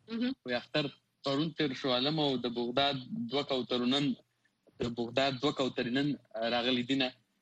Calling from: Dubai, United Arab Emirates; زه د دوبۍ نه یم

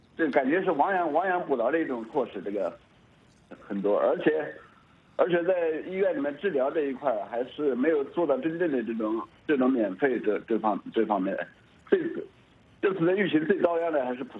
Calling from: Jiangsu, China; 我是来自江苏的

